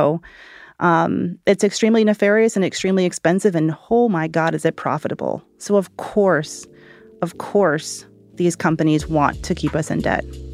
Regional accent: Georgia, United States; I'm from Georgia, so they were a big deal, you know, and you would go into Bath and Body Works or go into, Belk.

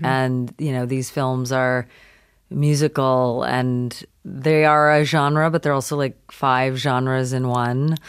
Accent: London, Ontario, Canada; born there; I was born in Canada, in Ontario, London, Ontario, home of Ryan Gosling.

